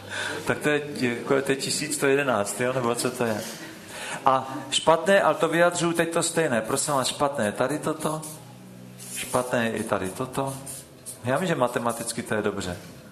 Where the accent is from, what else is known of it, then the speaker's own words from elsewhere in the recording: Jihlava, Vysočina Region, Czechia; V Jihlavě byl takovej, to je moje rodné město